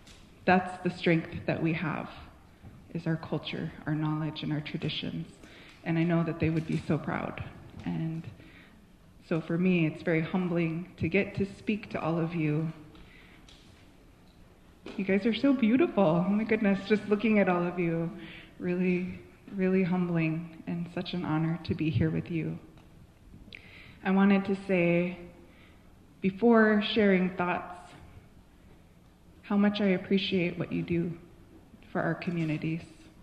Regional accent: Unalakleet, Alaska, United States; I'm from Yunlaklit, Ungalaklik, … … after my great-grandma, my grandma's mom.

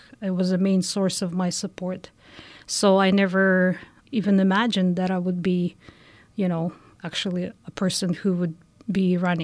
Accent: Russia; I decided to move back to Russia for good. Back in 2012, I think. And I lived there in my hometown for a couple of years, but I just had to come back.

